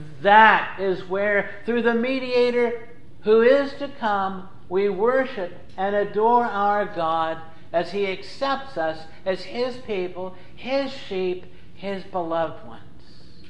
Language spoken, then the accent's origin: English; Cincinnati, Ohio, United States; When I was a kid growing up in Cincinnati, the Presbyterian Church I was a part of, a baptized and then communicant member of, had memory work in Sabbath school